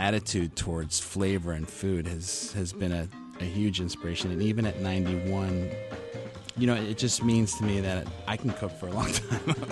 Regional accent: Chicago, Illinois, United States; Growing up in Chicago in a cold winter day, typically on a Sunday afternoon while my dad and two brothers and I were watching a Bears football game, empanadas would just appear in front of my lap

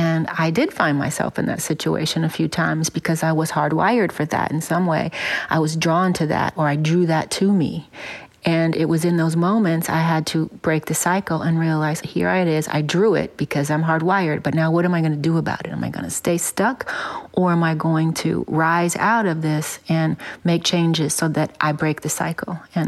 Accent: Cleveland, Ohio, United States; Well, I grew up in sort of two different phases of life. My early childhood was in the inner city, very much like the world created in my movie Bruised.

